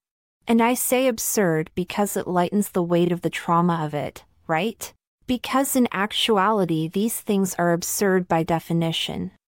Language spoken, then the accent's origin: English; Tucson, Arizona, United States; Adaba is an author from my hometown, Tucson, Arizona. We also went to the same high school, a lower to middle class public school